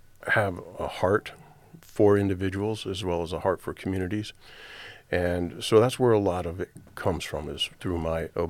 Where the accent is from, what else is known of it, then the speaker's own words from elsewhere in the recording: Toledo, Ohio, United States; born there; I was born in Lucas County at the Toledo Hospital.